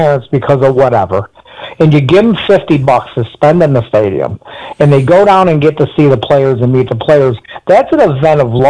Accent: Michigan, United States; I'm from Michigan, and the Muslim population is huge.

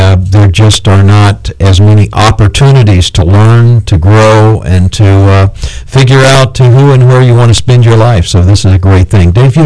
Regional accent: Hobe Sound, Florida, United States; I know as a kid growing up in Hope Sound

